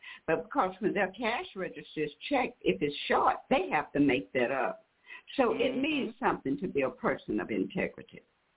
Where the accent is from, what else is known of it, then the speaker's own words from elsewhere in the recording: Houston, Texas, United States; from Houston.